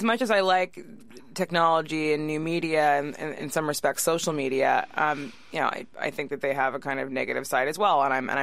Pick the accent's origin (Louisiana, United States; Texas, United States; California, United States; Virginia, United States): California, United States; Davis; now in New York, United States; I grew up in Davis, which is a college town near Sacramento. I think there were maybe 40,000 people when I was growing up there